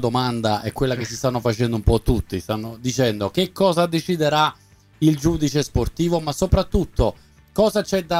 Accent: Naples, Campania, Italy; anche se io sono di Napoli

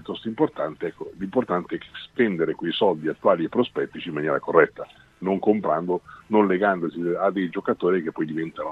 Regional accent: Southern Italy, Italy; Sono un meridionale affezionato alla scaravanzia.

